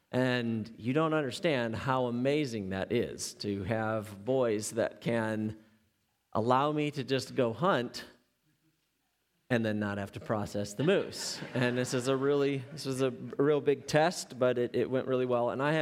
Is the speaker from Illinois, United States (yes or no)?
yes; Chicago, Illinois, United States; I'm also from Chicago. My parents were there, and they moved to Arizona, and they're there now